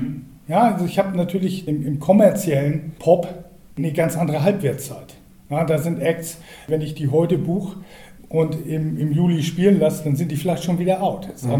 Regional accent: Wilster, Schleswig-Holstein, Germany; born there; Ja, ich bin in Wilster geboren.

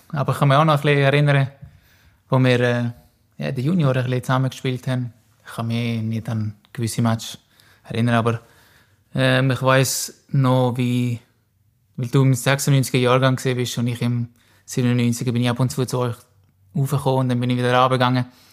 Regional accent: Germany; also born or lived in Switzerland; aber ja, eigentlich bin ich aufgewachsen im Deutschen, ja.

